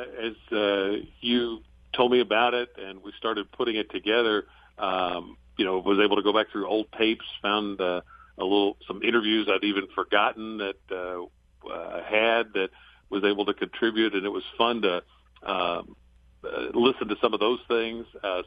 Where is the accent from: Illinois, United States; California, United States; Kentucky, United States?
Kentucky, United States; Paris; I grew up in Paris, which is Bourbon County, a great home to a lot of great horse farms